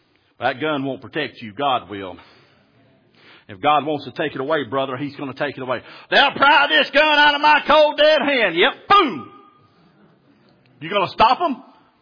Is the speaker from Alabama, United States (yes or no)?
yes; Alabama, United States; I'm from South Alabama, man. I'm telling you right now, this preaching I'm doing on these guns would not fly down there.